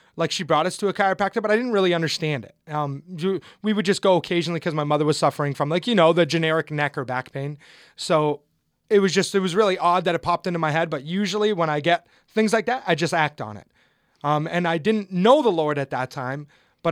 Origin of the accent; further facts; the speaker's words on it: Canada; I'm Canadian, originally Canadian. So I was at Brock University, my final semester.